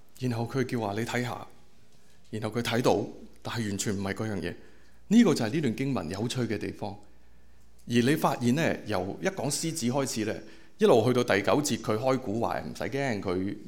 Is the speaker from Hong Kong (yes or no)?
yes; Hong Kong; 我們香港人就很明白生命麵包